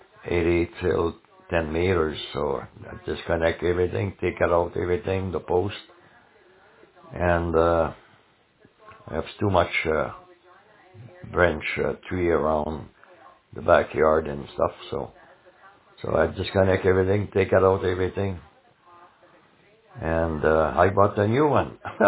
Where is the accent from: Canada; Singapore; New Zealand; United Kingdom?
Canada; Quebec City, Quebec; Well, I know I'm from Quebec City